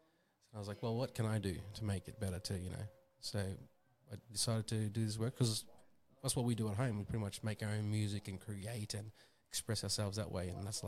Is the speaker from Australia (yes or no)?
yes; Queensland, Australia; Growing up in Torres Strait was the best, like the culture, traditions.